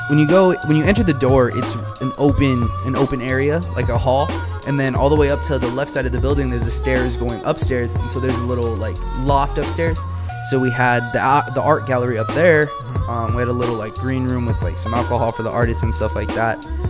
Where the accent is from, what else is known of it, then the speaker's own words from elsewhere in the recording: Wilmington, United States; Like, we fuck with you, you fuck with, we're all from Wilmington.